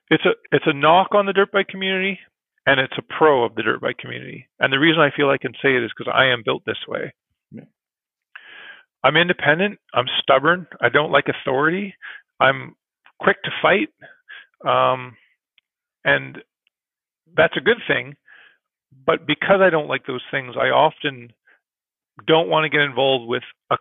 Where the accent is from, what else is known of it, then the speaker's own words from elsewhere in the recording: Nova Scotia, Canada; also born or lived in Ontario; I came from Nova Scotia, so that's, we're from the east.